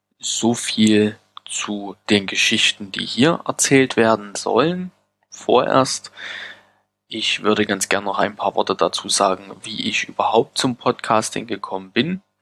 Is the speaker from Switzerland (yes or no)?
no; Saxony, Germany; moved away as an adult; now in Heilbronn, Germany; Ich bin 27 Jahre alt, bin gebürtig aus dem Vogtland, habe dort mit kurzer Unterbrechung bis 2010 gelebt und lebe seit 2010 berufsbedingt in der wunderschönen Kätschenstadt Heilbronn.